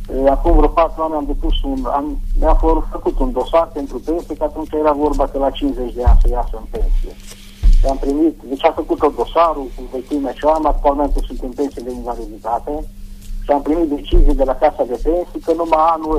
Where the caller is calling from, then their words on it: Târgu Mureș, Mureș County, Romania; Târgu Mureș.